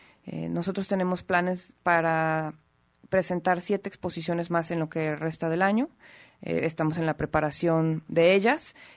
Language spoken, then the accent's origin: Spanish; Guadalajara, Jalisco, Mexico; nosotros como jaliscienses, como tapatíos, vayamos más seguido, ¿no?, al museo.